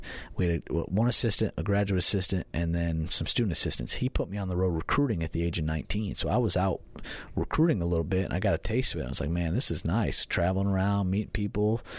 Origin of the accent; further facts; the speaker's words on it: New York, United States; I grew up in New York, and I'm actually going there this weekend.